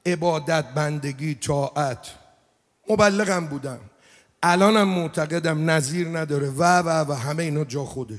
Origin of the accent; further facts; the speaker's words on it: Rasht, Gilan, Iran; آو بقول ما رشتیم، ما رگ رشتیم